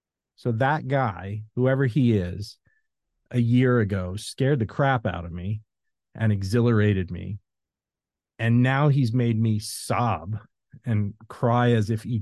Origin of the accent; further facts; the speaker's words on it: Los Angeles, California, United States; I grew up in Los Angeles, and I grew up as they say, a stone's throw from Universal and technically Warner Brothers in a certain way.